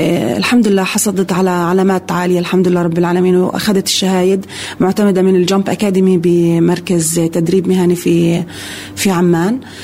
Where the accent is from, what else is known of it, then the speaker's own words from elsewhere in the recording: Palestine; يعني كانت كتير مهمة إلنا يعني كفلسطينية